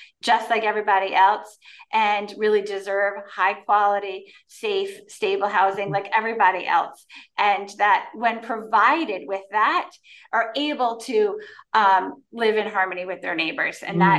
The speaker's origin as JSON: {"language": "English", "town": "Warwick", "region": "Rhode Island", "country": "United States", "tie": "born or raised there", "also_born_or_lived": "Seekonk", "said": "I am a native Rhode Islander. I grew up in Warwick, and then my family moved to Seekonk."}